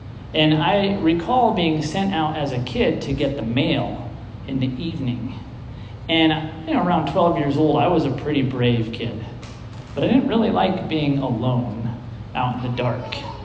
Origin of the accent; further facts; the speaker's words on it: United States; Well, probably because I'm an American and I'm busy and I got things going on.